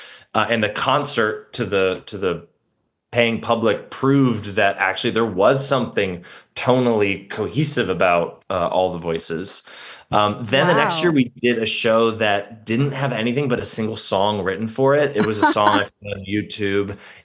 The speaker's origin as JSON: {"language": "English", "region": "Indiana", "country": "United States", "said": "because I'm from Indiana, I somehow had relationships with, like, the mayor's office"}